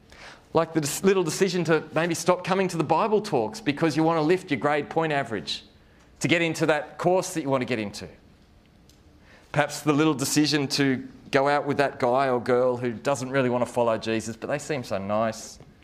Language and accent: English; New South Wales, Australia; I grew up on the Georges River and we had a jetty and had a few boats and stuff.